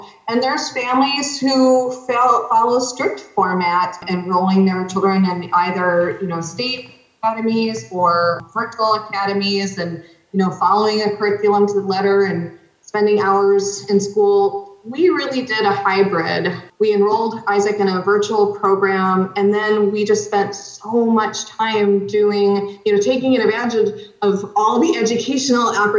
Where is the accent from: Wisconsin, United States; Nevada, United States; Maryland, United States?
Wisconsin, United States; Madison; accent: Midwestern; now in Port Townsend, United States; No, can't you tell by my fine Midwestern accent that I have retained? No, I grew up in Wisconsin. I grew up near Madison. And it was my first big leap was when I pivoted and I left Madison to come out to Port Townsend.